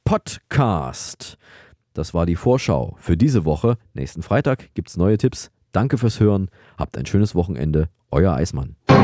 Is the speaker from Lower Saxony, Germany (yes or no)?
no; Thuringia, Germany; aus Thüringen, aus meiner Heimat